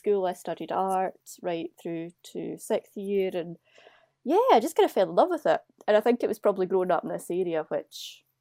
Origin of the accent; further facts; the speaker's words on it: Lochgilphead, Scotland, United Kingdom; Lochgilphead.